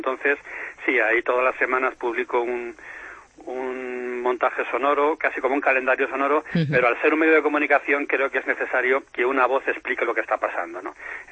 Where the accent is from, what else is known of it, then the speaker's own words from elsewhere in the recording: Madrid, Community of Madrid, Spain; Yo soy de Madrid, aunque vivo en la Sierra de Guadarrama